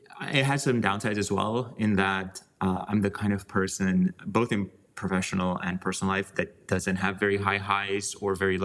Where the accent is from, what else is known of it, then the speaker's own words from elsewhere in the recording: Bucharest, Romania; moved away as an adult; now in United States; So for context, I grew up in Romania, in Bucharest. I moved to the US when I was 18, coming in for college.